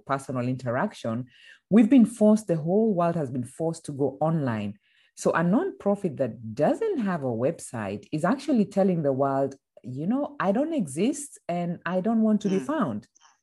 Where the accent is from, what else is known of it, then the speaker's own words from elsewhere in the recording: Kenya; now in Germany; I'm born and raised in Kenya, East Africa, as you mentioned. And I've been living in Germany. Well, I've based in Europe for the last 20 years.